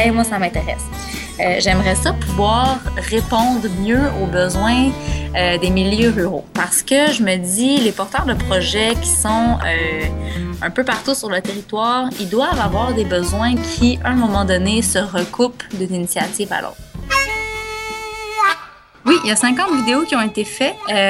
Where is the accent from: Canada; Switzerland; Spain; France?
Canada; Montreal, Quebec; parce qu'on vient de la ville, on vient de Montréal